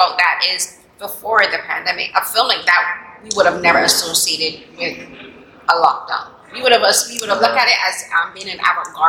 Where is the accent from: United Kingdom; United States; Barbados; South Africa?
Barbados; like I'm from Barbados, so like Barbados, we have two main theater cinema theaters. And we have a drive-in theater